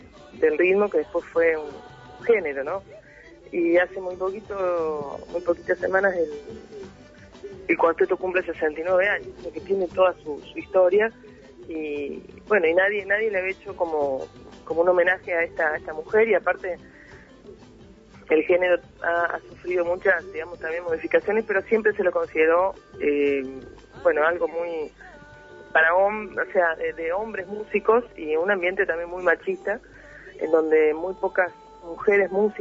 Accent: Córdoba, Argentina; me meto, digamos, con el folclore de Argentina y de Córdoba, de donde soy

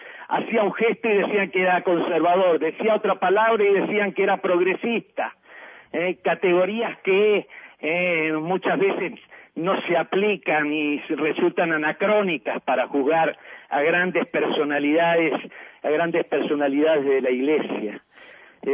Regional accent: Uruguay; moved away; sigo siendo sobre todo uruguayo, rioplatense, mercosureño, latinoamericano

